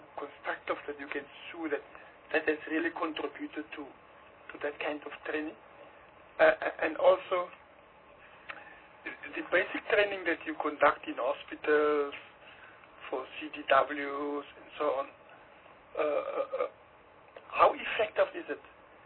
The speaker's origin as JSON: {"language": "English", "region": "Western Cape", "country": "South Africa", "said": "I'm from the Western Cape, and in the Western Cape, Worcester is known as one of the best deaf schools in the country, I think."}